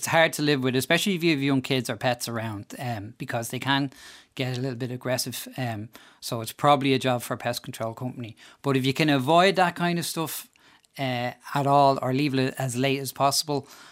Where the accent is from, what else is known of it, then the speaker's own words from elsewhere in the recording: Crumlin, Leinster, Ireland; also born or lived in Tallaght; now in Wicklow, Ireland; I'm from Crumlin originally.